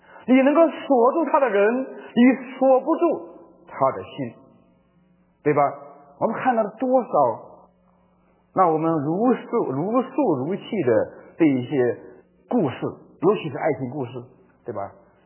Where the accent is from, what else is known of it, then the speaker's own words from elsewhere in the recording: Hubei, China; 我是湖北人，在湖北在有很多很多的各种学校，大学很多的啊，但是我报志愿的时候一个湖北都没报啊